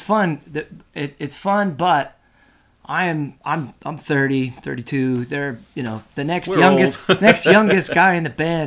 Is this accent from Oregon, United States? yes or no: no; Clinton Corners, New York, United States; Clinton Corners.